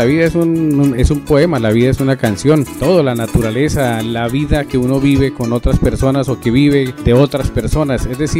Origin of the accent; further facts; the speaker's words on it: Tolima, Colombia; cuando estaba en el departamento del Tolima, en mi tierrita